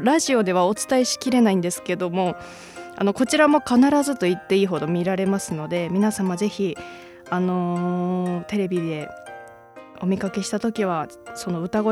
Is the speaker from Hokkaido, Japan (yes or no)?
yes; Hokkaido, Japan; このコーナーは北海道出身どさんこの私